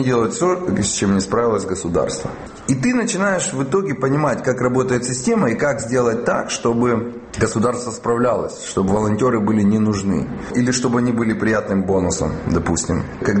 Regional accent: Kharkiv, Kharkiv Oblast, Ukraine; я здесь живу. Я родился в Украине, я здесь прожил, я здесь закончил университет.

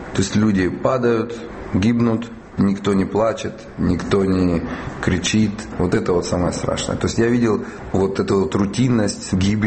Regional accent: Kharkiv, Kharkiv Oblast, Ukraine; я здесь живу. Я родился в Украине, я здесь прожил, я здесь закончил университет.

